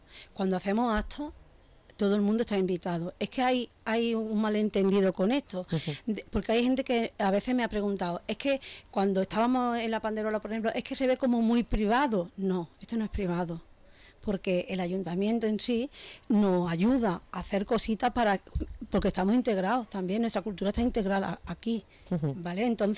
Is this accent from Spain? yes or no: yes; Cádiz, Andalusia, Spain; born there; also born or lived in Algodonales; Yo nací en Cádiz y viví en un pueblo que se llama Algodonales, es de la Serranía, pero nací en Cádiz.